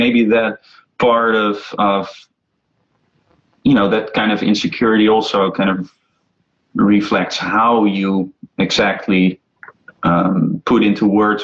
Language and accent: English; Netherlands; We all do in Holland, right? We're from Holland.